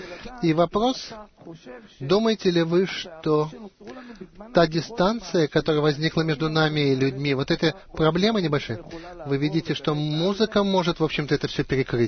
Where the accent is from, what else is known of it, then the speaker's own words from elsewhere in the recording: Petah Tikva, Central District, Israel; Я из Петах-Тиквы